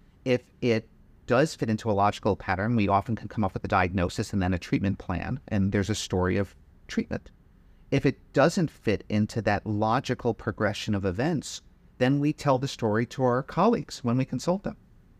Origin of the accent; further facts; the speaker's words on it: Providence, Rhode Island, United States; I was born and bred in Providence, Rhode Island, the biggest little state in the union